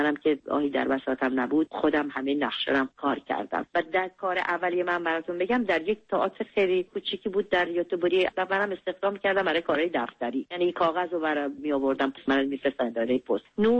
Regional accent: Iran; moved away as an adult; صحنه آخری که گرفته شد من از ایران اومدم بیرون.

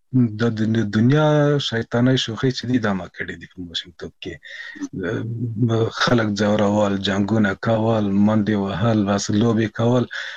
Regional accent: Kabul, Afghanistan; کابل کې زیږیدلی یم، په ملالۍ زیږنتون کې د داود خان د کودتا نه څو میاشتې مخکې، یعنی د 1950 کال په دلوه کې.

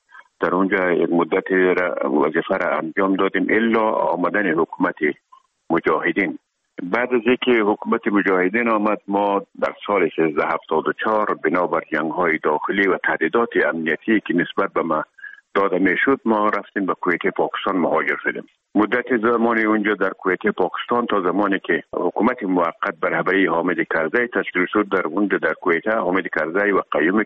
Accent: Herat, Afghanistan

